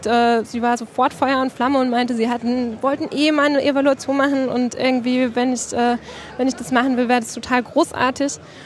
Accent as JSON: {"language": "German", "town": "Freiburg", "region": "Baden-Württemberg", "country": "Germany", "tie": "born there", "said": "Ich komme aus der Ecke tatsächlich. Also ich bin in Freiburg geboren und habe auch meinen Bachelor da in der Nähe gemacht, in einer kleinen Hochschule in Offenburg"}